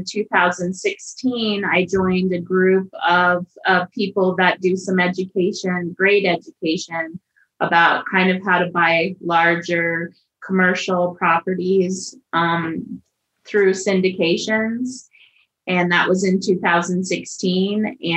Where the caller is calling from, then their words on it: Lakewood, Colorado, United States; I am just outside of Denver, Colorado, just the suburbs, Lakewood, Colorado, right at the foot of the foothills.